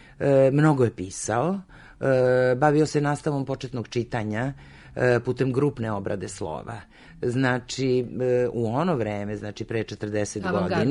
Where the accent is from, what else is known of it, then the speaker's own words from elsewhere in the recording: Kikinda, Vojvodina, Serbia; also born or lived in Belgrade; sam odrasla u Kikindi i Kikinda prosto je jedan ozbiljan deo mog života i moje ljubavi koju imam za taj grad. Iz Kikinde sam krenula u svet umetnosti, u svet pozorišta, teatra